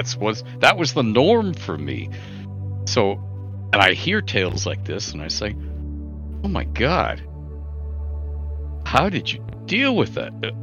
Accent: Toronto, Ontario, Canada; and growing up in Don Mills, all the men got into limos or fast cars and took off downtown to work in office towers all day. So I grew up with all the women.

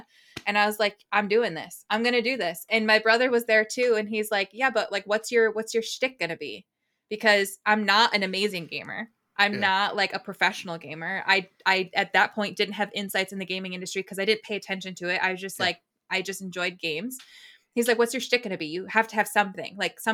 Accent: Rochester, New York, United States; And I only remember because I'm from Rochester and there's a street named Mount Hope in Rochester as well.

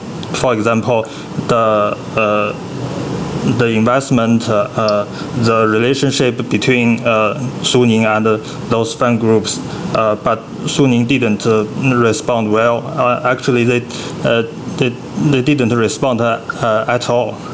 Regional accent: Nanjing, Jiangsu, China; Yeah, I'm from Nanjing. I grew up in Nanjing and become a Suning fan, Jiangsu football fan in 1996.

